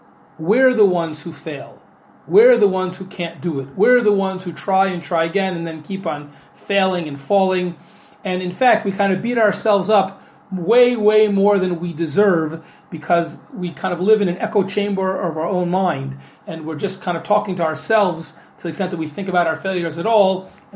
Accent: Cincinnati, Ohio, United States; I grew up in Cincinnati, Ohio. The school was named after the Chafetz Chaim.

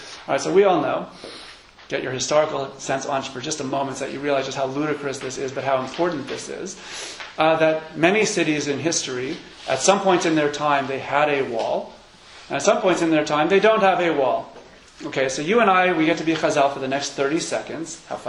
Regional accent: New York City, New York, United States; now in Teaneck, United States; Because, as a New Yorker knows, even though I live in Teaneck now, I still have that New York sense in this regard.

